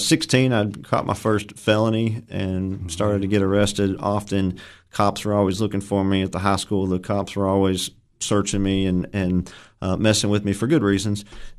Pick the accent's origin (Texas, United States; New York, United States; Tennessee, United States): Tennessee, United States; Livingston; And so I born and raised in Livingston. You know, my family moved here from other places, but I was born here. They moved in right before I was born. Grew up on a farm in Hillham area, mm-hmm. Outside of Livingston.